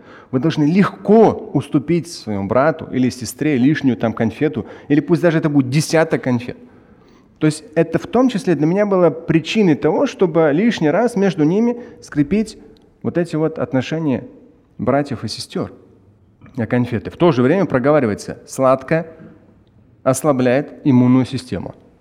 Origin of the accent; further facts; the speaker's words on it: Moscow, Russia; я обычный как бы москвич, да, в Москве родился.